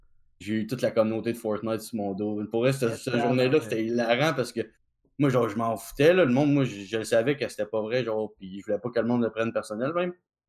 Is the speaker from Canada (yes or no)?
yes; Sherbrooke, Quebec, Canada; Sherbrooke, Rock-Forest. Sherbytown.